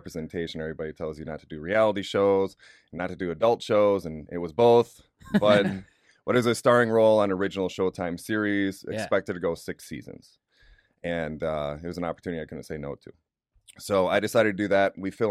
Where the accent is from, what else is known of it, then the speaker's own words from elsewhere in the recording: Wisconsin, United States; now in California, United States; I'm originally from Wisconsin.